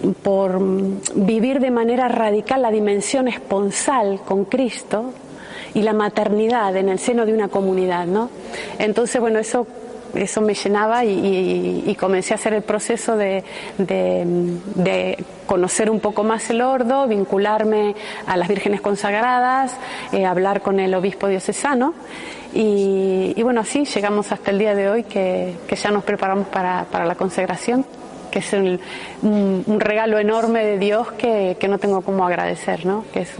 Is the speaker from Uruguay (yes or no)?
no; Argentina; now in Salamanca, Spain; soy argentina, vine hace 16 años a España, vine para estudiar y hace 15 años vivo ya en Salamanca.